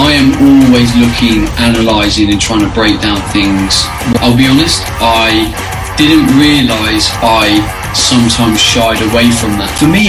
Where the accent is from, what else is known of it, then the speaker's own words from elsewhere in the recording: Portsmouth, South East England, United Kingdom; now in Suffolk, United Kingdom; I suppose I consider home where I am now, which is Suffolk in the UK. I grew up on the south coast, like Portsmouth kind of area, but my dad was in the military, so we flew around like everywhere.